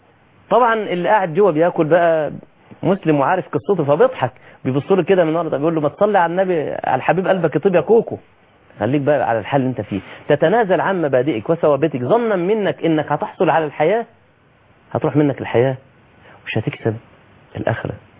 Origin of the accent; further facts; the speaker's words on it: Egypt; عندنا في مصر